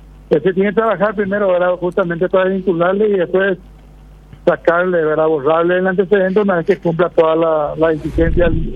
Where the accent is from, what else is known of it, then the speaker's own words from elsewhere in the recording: Pedro Juan Caballero, Amambay, Paraguay; Yo soy de Pedro Juan.